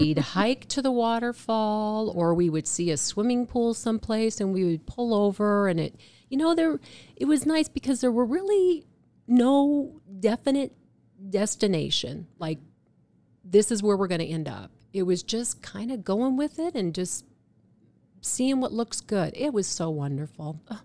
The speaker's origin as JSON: {"language": "English", "region": "Iowa", "country": "United States", "said": "and I'm from Iowa, so I'd never heard of Glacier National Park before."}